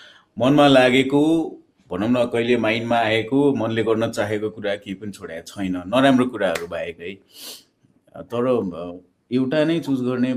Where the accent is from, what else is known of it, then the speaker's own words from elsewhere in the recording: Tansen, Lumbini Province, Nepal; also born or lived in Palpa / Nawalparasi / Butwal; त्यहाँ बस्न गाह्रो भनेर मलाई एड्याप्ट हुन गाह्रो भयो भएर, अनि they took me to Tansen. म क्लास फोरमा हुँदाखेरि